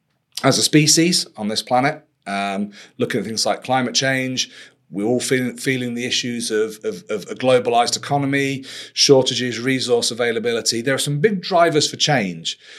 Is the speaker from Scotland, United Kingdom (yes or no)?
no; Yorkshire and the Humber, United Kingdom; But heck, I'm from Yorkshire.